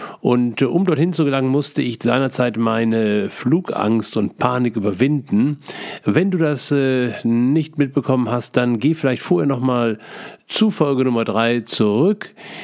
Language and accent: German; Essen, North Rhine-Westphalia, Germany; Natürlich war ich beim Duisburger Zoo als Essener Kind